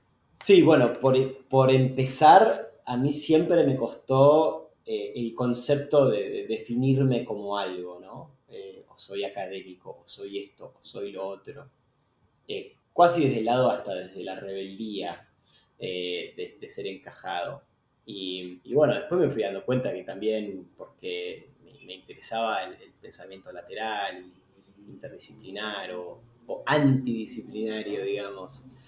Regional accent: Argentina; born there; nací en Argentina.

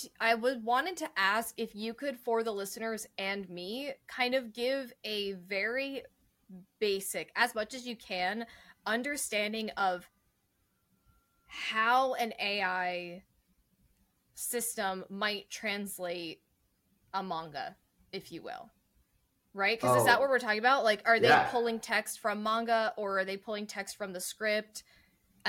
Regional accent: United States; as an American that makes more sense to me that way.

